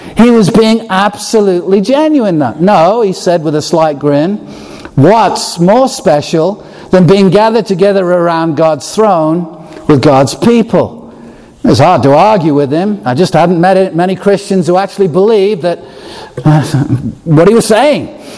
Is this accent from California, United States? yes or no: yes; San Diego, California, United States; Growing up in San Diego, I knew what it was like to have a home team that you grew up watching and rooting for.